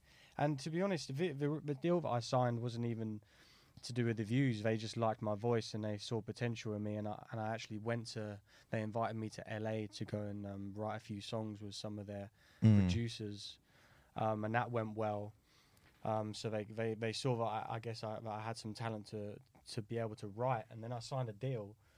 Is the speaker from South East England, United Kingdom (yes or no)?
yes; Brighton, South East England, United Kingdom; Yeah, I grew up in Brighton.